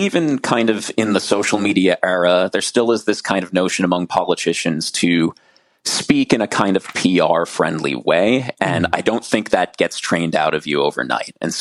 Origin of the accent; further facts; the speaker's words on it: Wales, United Kingdom; one of them is in my home country here of Wales.